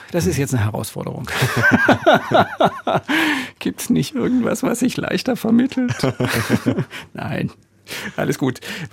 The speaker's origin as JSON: {"language": "German", "town": "Dresden", "region": "Saxony", "country": "Germany", "said": "Ich komme aus Dresden."}